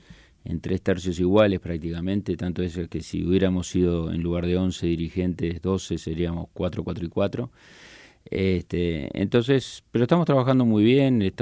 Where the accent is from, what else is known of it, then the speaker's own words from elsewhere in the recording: Uruguay; yo soy un uruguayo bastante tradicional, entonces los uruguayos somos futboleros